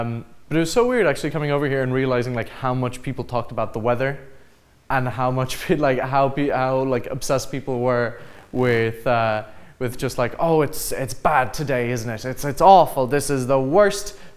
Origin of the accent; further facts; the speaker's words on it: Portugal; moved away; Well, like I'm originally from Portugal, but it's a weird kind of story. Like I'm half Irish, half Belgian. I was born in Portugal.